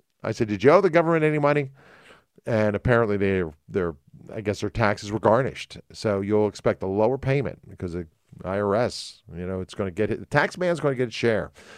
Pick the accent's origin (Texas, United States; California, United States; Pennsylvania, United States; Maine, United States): Pennsylvania, United States; Philadelphia; I grew up in the Philadelphia area outside of that, you know, so it's WCAU, everything is W.